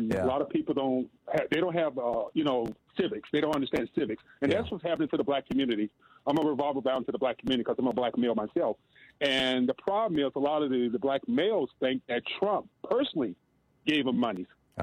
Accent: Alabama, United States; now in Albuquerque, United States; growing up, I grew up in Alabama. Here in Albuquerque, New Mexico

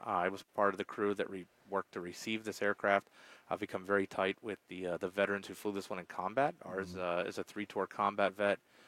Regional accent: Pittsburgh, Pennsylvania, United States; I'm born and raised in Pittsburgh.

